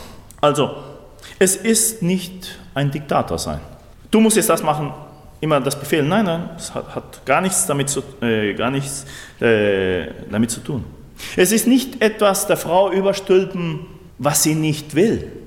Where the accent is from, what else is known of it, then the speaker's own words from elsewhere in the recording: Argentina; Nicht da, wie bei uns in Argentinien, da gibt es ja so große Viehherden.